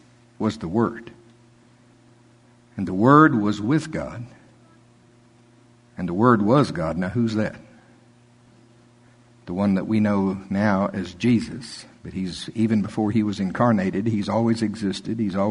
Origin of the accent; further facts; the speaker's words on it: United States; Because I'm from Pottawatomie County.